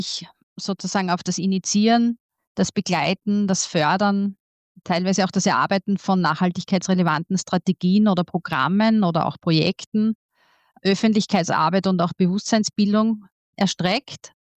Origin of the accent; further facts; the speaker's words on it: Styria, Austria; Letztlich im Sommer 2024, also letztes Jahr im Sommer, bin ich dann mit meiner Familie zurück in mein Heimatbundesland gekehrt und fungiere eben seit Mitte September letzten Jahres als Nachhaltigkeitskoordinatorin im Amt der Steiermärkischen Landesregierung.